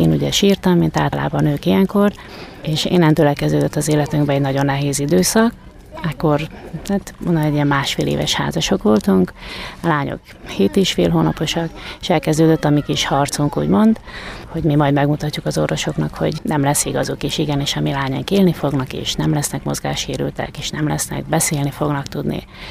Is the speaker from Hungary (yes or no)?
no; Bene, Zakarpattia Oblast, Ukraine; Mi Kárpátaljáról származunk, Beregszász mellett a kisfaluba Benéből. Ez Tiszabecsi és Beregsorány közötti határátkelőnél található ez a hely.